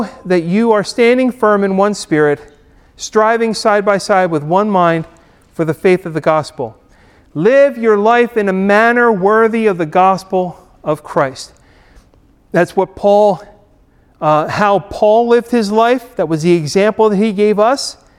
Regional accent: Atlantic City, New Jersey, United States; born there; I was born in Atlantic City, okay, on May 4th in 1969, all right?

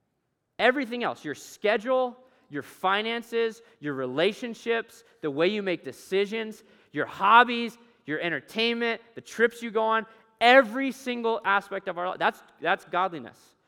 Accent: Alaska, United States; I grew up in Alaska, and so I run outside a lot in the wintertime

